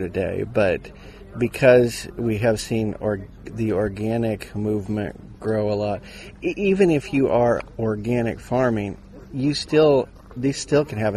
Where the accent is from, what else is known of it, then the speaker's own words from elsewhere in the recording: Missouri, United States; there's a lot of us not from this area, like I'm from the Midwest, Missouri in particular